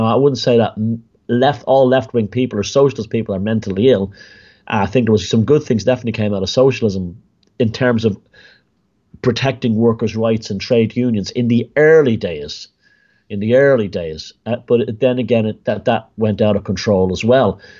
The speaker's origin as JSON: {"language": "English", "country": "Ireland", "said": "What's next? You're going to tell us we're not Irish? This kind of thing? Or that we're something else?"}